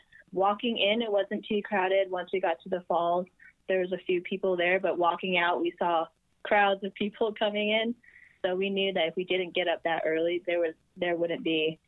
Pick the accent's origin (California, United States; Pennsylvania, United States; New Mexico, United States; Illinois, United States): California, United States; Laguna Hills; Oh, that is actually a local favorite. I grew up in Laguna Hills.